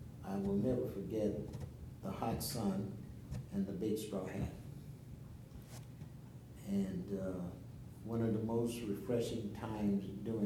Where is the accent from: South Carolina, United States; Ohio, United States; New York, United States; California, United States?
South Carolina, United States; Timminsville; I grew up here in the Timminsville area.